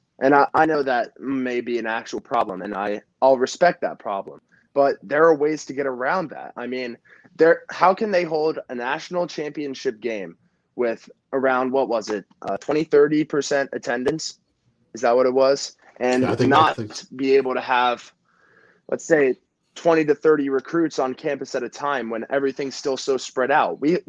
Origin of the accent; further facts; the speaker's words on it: Powell, Ohio, United States; also born or lived in Tampa; So I'm 16, Powell, Ohio. I was born in Tampa. I moved to here when I was 1.5.